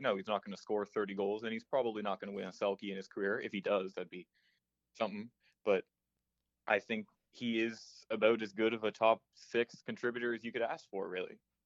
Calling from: Sudbury, Ontario, Canada; I'm calling from Laurentian University up in Sudbury.

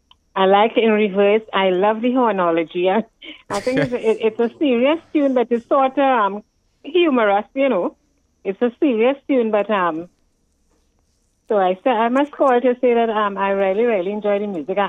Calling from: Trinidad & Tobago; I am calling from Trinidad.

